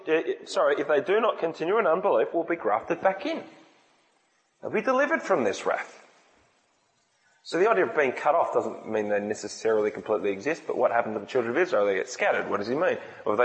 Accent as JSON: {"language": "English", "country": "Australia", "said": "Here we are as an Australian people."}